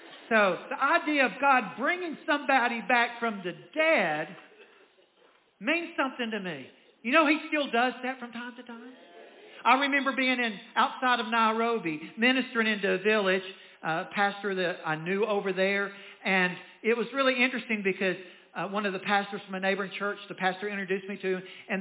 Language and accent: English; Winfield, Alabama, United States; born there; when I was born on April the 11th, 1958, that means I'm about to be 68 years old, in a little hospital down in Winfield, Alabama.